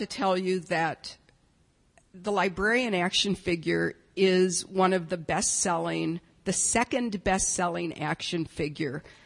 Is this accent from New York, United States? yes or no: no; Detroit, Michigan, United States; I grew up in Detroit in a family, a lower middle class family.